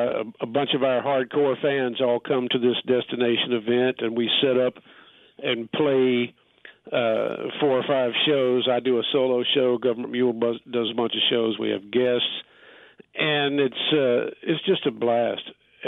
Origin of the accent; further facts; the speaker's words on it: Asheville, North Carolina, United States; when I was a kid growing up in Asheville, we didn't have a pro team. We went to Atlanta to see the Braves play.